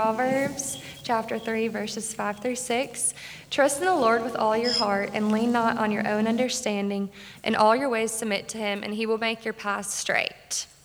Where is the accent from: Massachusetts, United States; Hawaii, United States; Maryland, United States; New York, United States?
Maryland, United States; also born or lived in San Diego, United States; November 15th, 1998, I was born in San Diego, California. My mom and dad loved me so much, and we lived there for a few years before moving to Maryland for my dad's work.